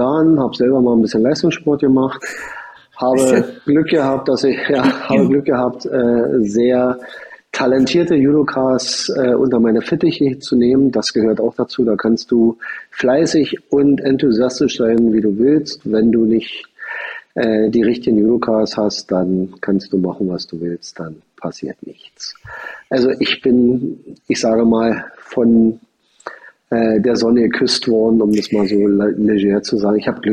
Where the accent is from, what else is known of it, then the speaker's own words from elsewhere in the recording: Berlin, Germany; Ich bin 1964 geboren, bin im Südosten von Berlin aufgewachsen